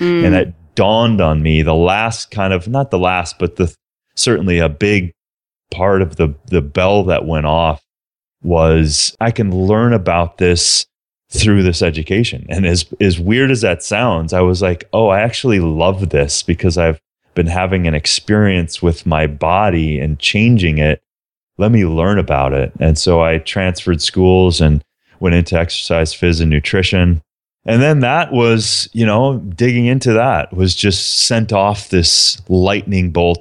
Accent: Minnesota, United States; I was a small town kid from southern Minnesota, eating whatever, as the meat and potatoes story goes.

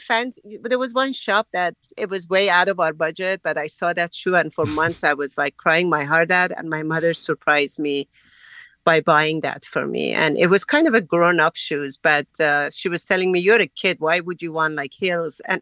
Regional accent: Isfahan, Iran; English is a second language; I grew up in Isfahan

